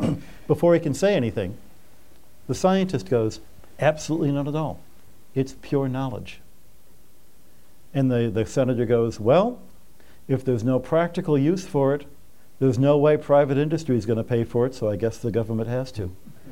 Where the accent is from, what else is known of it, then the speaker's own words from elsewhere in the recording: Michigan, United States; I grew up in Michigan on the shores of Lake Huron